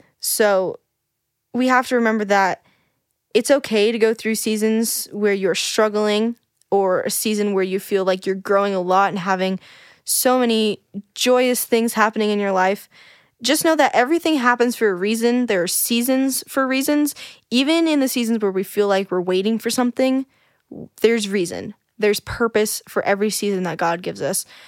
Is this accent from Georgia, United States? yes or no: no; California, United States; now in Florida, United States; which I'm so grateful for growing up in California, but also really grateful for the move to Florida